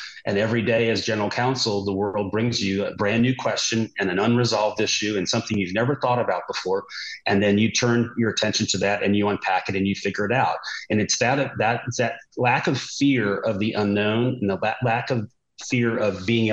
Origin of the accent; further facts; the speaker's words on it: the South, United States; My family is historically from New England, but I grew up in the South.